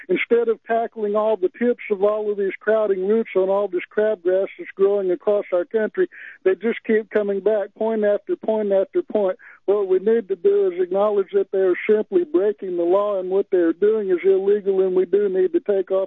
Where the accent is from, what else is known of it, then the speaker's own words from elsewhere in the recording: Arlington, Texas, United States; Arlington, Texas.